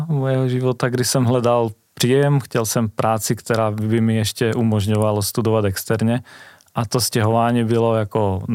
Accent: Slovakia; Czech is a second language; budu vědět, že jsem teda Slovák a ty chyby dělám jako...

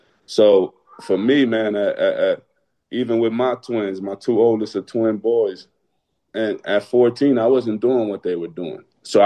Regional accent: Brooklyn, New York, United States; I'm from Brooklyn, so that I was involved in a lot of stuff that was not basketball related.

